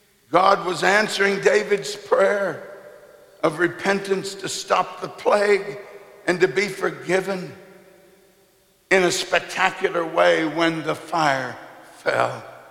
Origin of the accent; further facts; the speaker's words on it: Kolkata, West Bengal, India; born there; I was born in Calcutta, India, and two Pentecostal midwives helped my mama bring me into the world in a mission house in Calcutta.